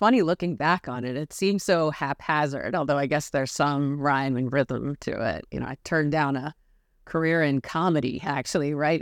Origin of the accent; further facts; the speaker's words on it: England, United Kingdom; also born or lived in Philadelphia, United States; I'm from Philadelphia. And then we bounced around a little bit as kids, grew up in England. We're back and forth from the U.S. I ended up moving back to Philadelphia for college